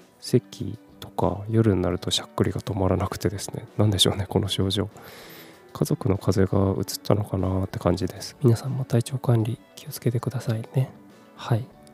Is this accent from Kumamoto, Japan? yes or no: yes; Kumamoto, Japan; born or raised there; moved away as an adult; also born or lived in Fukuoka / Tokyo